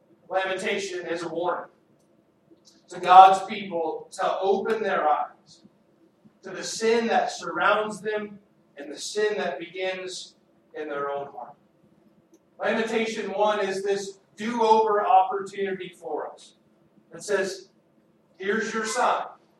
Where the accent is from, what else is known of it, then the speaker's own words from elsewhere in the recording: Texas, United States; I've shared my stories with you before about growing up in the Texas panhandle and the tornado warnings that happened there.